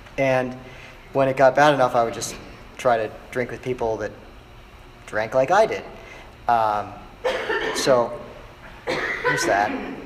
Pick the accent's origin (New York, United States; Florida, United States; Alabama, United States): Florida, United States; Naples; I grew up in Naples, a couple hours south on this coast, and went to USF at Tampa